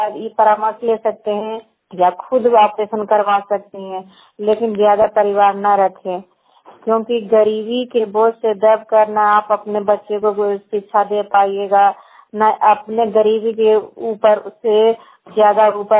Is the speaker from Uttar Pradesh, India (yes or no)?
no; Bihar, India; मैं जनता गांव से हूँ, बसनेवा पंचायत हमारे प्रखंड और जिला नालंदा का निवासी हूँ।